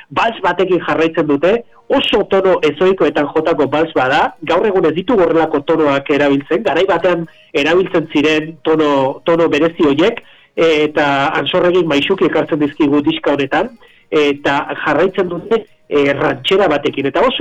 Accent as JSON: {"language": "Basque", "town": "Irun", "region": "Basque Country", "country": "Spain", "tie": "born or raised there", "said": "irunen ere bagaudela ezkaldunak, eta bagaude diot, zenbien eroni ere irundarra naiz jaiotzez"}